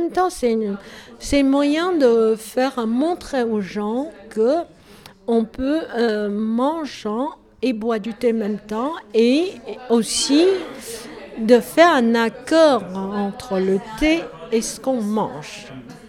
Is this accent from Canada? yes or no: no; Zhejiang, China; French is a second language; also born or lived in Shanghai; je viens de Chine, voilà. Je suis née à Shanghai. J'ai grandi dans la province de Zhejiang